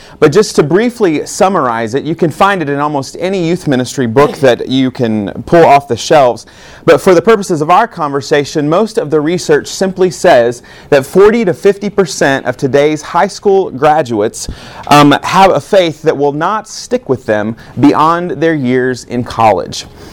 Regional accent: Alabama, United States; I'm from Alabama, by the way. So it's a common expression there.

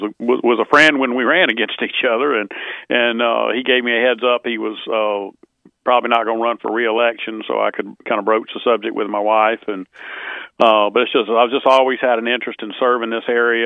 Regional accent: Alabama, United States; And, you know, and of course, I always said I grew up in Central Alabama.

